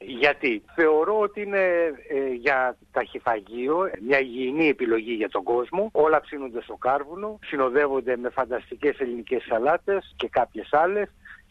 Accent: Athens, Attica, Greece; Από Πελοπόννησο κατάγονται οι γονείς μου. Εγώ βασικά γεννημένος και μεγαλωμένος στην Αθήνα.

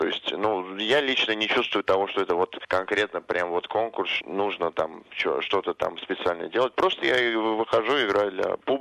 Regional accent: Moscow, Russia; Ну, я из Москвы, родился в Москве

